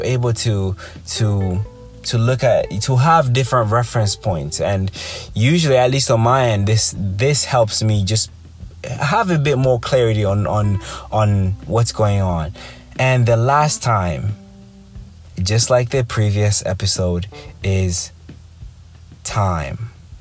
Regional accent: Kampala, Central Region, Uganda; I can even go back to my personal life when I was growing up in Uganda as a young kid

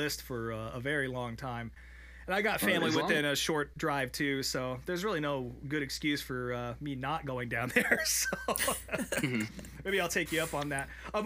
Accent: New Mexico, United States; run for fellow New Mexican Taylor Gray. I always love to see those guys run well since they're from my home state.

